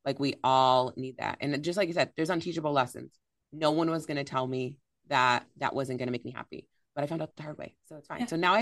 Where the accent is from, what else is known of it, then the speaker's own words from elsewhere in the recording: Rockford, Illinois, United States; There's a Rockford, Michigan, not Rockford. I was like Rockford, Illinois. I live in Rockford, Illinois.